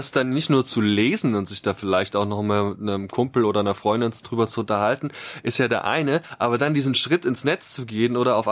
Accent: Thuringia, Germany; ich komme auch aus Thüringen

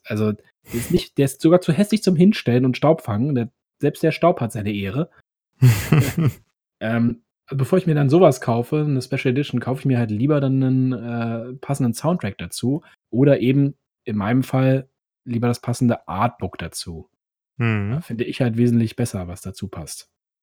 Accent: Berlin, Germany; Ich komme ja aus dem Osten, also Ost-Berlin. Und da bin ich auch im Kindergarten gewesen und alles.

